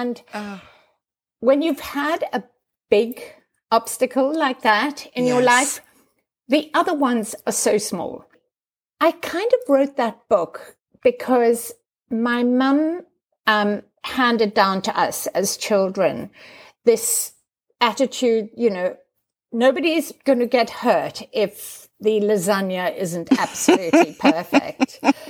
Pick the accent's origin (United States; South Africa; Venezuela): South Africa; I'm very influenced by being a South African because you probably have met South Africans. We have wanderlust South Africans.